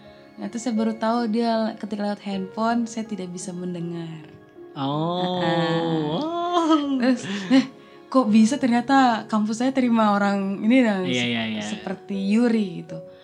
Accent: Jakarta, Indonesia; Aku lahir di Jakarta.

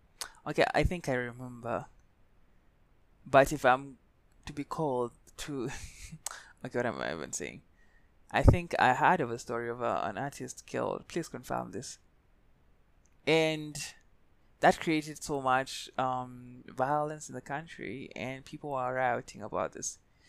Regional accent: Kericho, Kericho County, Kenya; I'm from Kericho. It's a beautiful county. It's a beautiful place. You need to come visit over here.

